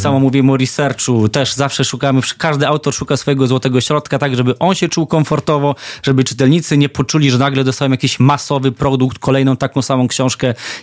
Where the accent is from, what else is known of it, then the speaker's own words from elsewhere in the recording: Bydgoszcz, Kuyavian-Pomeranian Voivodeship, Poland; now in Gdańsk, Poland; Pochodzę z Bydgoszczy. Miałem krótki epizod w Toruniu, pojawiła się też Hiszpania, ale od, myślę, na szybko licząc 9 lat już w Gdańsku na stałe zakorzeniony jest kredyt, więc jakby już się stąd nie ruszam